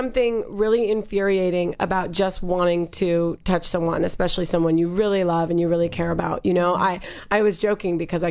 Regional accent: Minnesota, United States; also born or lived in Chicago / Bay Area; now in Los Angeles, United States; Actually, I was born in Minnesota, lived in Chicago, then moved to the Bay Area.

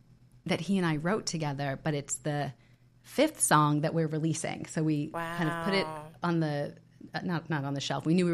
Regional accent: New York, United States; I grew up on Long Island. I went to the Hayden Planetarium.

